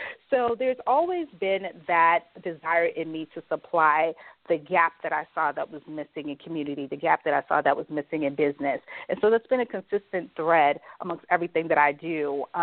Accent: New York City, New York, United States; I'm from New York City, but I went away to boarding school as a young teenager

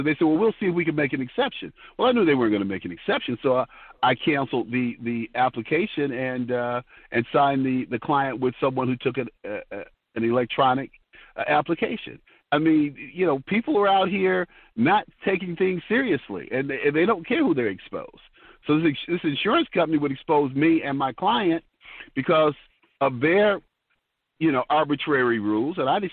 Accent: Detroit, Michigan, United States; I learned that at a very early age growing up in Detroit.

